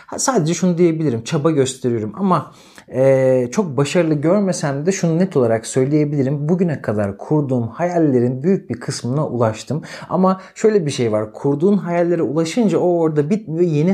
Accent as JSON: {"language": "Turkish", "region": "Ankara", "country": "Turkey", "tie": "born or raised there", "said": "Büyük bir kısmınız benim Ankaralı olduğumu biliyordur zaten. Ankara'da doğdum. Ankara'da ilkokul, ortaokul ve liseyi okudum."}